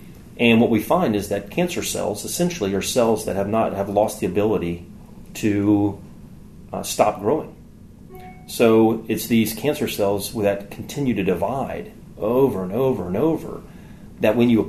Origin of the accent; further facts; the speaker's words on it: Atlanta, Georgia, United States; I'm from Atlanta, Georgia, and got into Emory Medical School there